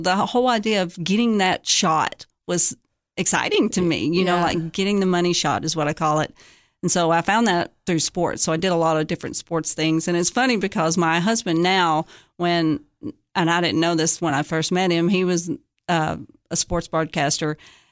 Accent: Cookeville, Tennessee, United States; And since I was from Cookeville, we eventually obviously fell in love and got married, and I moved back to Cookeville.

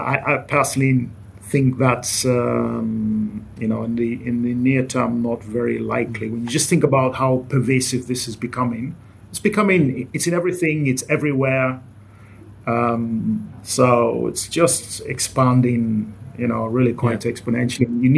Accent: Nigeria; So I grew up in Nigeria. I'm part Scottish, part Nigerian. So I did my primary education in Nigeria.

